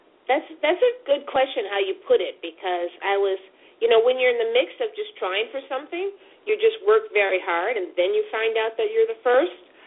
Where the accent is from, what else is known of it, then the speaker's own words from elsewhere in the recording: Detroit, Michigan, United States; My hometown, my heart.